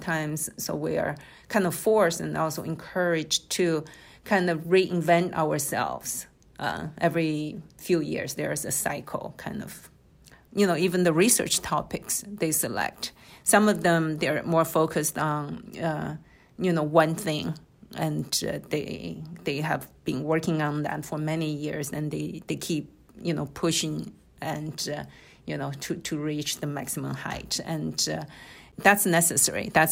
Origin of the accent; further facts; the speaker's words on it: Shanghai, China; English is a second language; moved away as an adult; also born or lived in United States; now in Japan; I was born in Shanghai, and I grew up in China. I went to college in China, and then applied for a graduate school. I moved to United States.